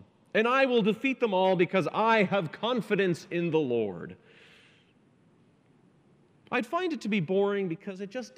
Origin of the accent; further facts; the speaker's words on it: Canada; Maybe it's that I'm Canadian. I don't know.